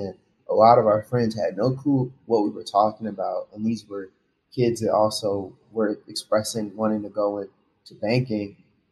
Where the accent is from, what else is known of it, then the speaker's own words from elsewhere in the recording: Chicago, Illinois, United States; I grew up on the South Side of Chicago